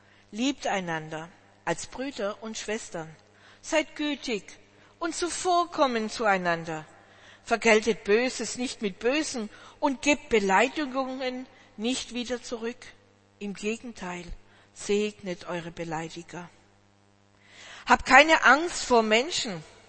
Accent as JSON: {"language": "German", "country": "Germany", "said": "weil ich komme ja aus dem Schwäbischen und Bayerischen"}